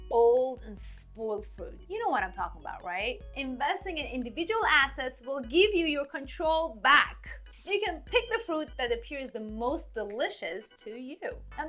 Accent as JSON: {"language": "English", "country": "Iran", "said": "You see, I'm from Iran"}